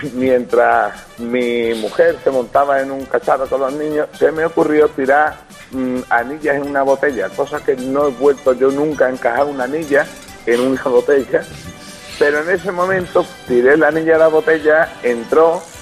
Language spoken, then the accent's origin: Spanish; Málaga, Andalusia, Spain; yo al día siguiente me volví para Málaga, yo soy de Málaga.